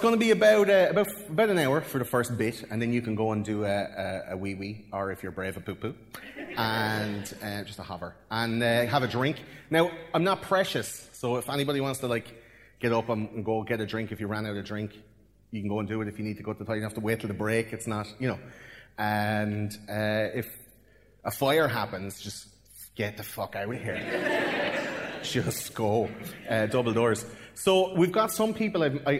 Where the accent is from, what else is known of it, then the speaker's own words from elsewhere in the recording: Ireland; I'm from Ireland